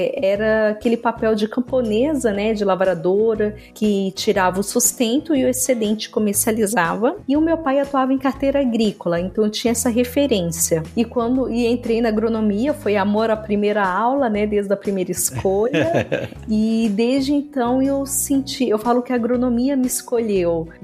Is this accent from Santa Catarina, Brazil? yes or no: no; Balsas, Maranhão, Brazil; Sou natural de Balsas, no estado do Maranhão, uma cidade e região de fronteira agrícola, referência quando a gente fala ali na região do Mapito, que compreende os estados do Maranhão, Piauí e Tocantins